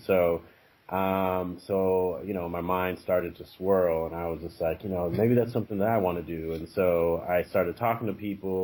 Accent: California, United States; I'm a true Californian. I grew up in the San Francisco Bay Area. Okay. All over the East Bay and also the North Bay, from Richmond to Vallejo, California.

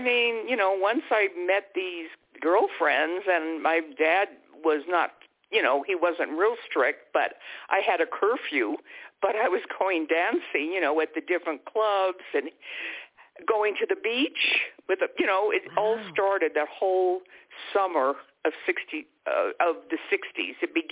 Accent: Missoula, Montana, United States; also born or lived in California; I went to school in Missoula, Montana, and that's where I grew up. My father, I was born in California, but my parents were divorced.

